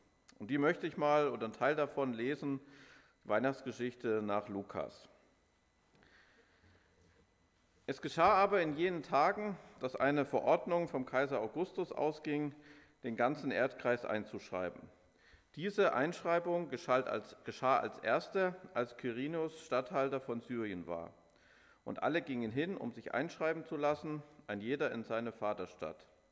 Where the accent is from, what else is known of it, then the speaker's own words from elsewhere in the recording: Saxony, Germany; Oder wie das bei uns im Erzgebirge hieß, das Krippenspiel. Weiß nicht, darf ich noch erwähnen, dass ich aus dem Erzgebirge ja komme?